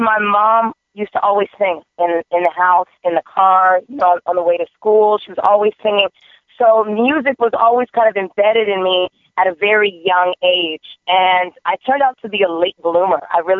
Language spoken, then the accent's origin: English; the South, United States; now in Miami, United States; I'm originally from the South, so I bloom best when lightly toasted in the sun.